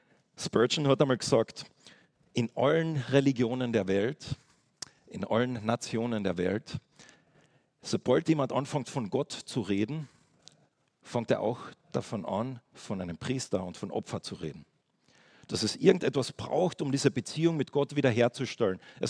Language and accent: German; Switzerland; Wir sind ja Schweizer